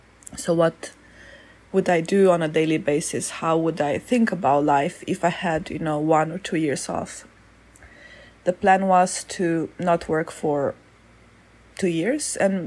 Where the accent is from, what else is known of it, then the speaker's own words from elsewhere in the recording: Romania; moved away; also born or lived in Switzerland; In the beginning of January, I lived in Brasov, Romania. I'm originally from Romania, so I wanted to go back to my country for a few months.